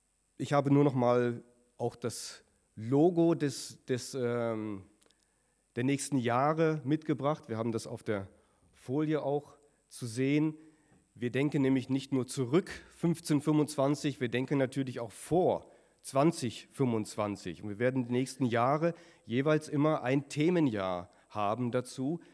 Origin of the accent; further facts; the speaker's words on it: North Rhine-Westphalia, Germany; born there; Ganz unbedarft habe ich als gebürtiger Westfale, als ich über den neuen König gepredigt habe